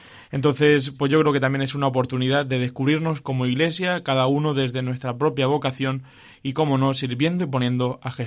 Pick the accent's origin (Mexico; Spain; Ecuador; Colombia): Spain; Alicante, Valencian Community; con ese momento de disfrutar, que somos alicantinos